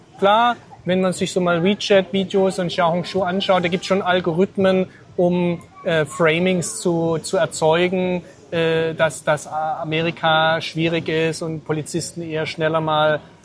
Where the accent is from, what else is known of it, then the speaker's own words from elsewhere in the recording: Baden-Württemberg, Germany; ich bin ja Schwabe, ich spare ja gern.